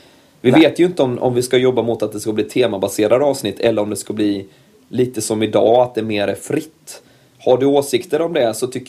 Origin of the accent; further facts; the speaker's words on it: Huskvarna, Jönköping County, Sweden; hur jag växte upp i Huskvarna-trakten